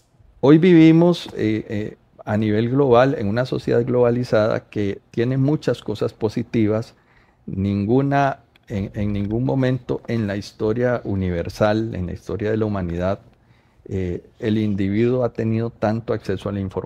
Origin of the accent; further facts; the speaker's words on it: Costa Rica; entender que todos somos costarricenses y que compartimos este pedacito de tierra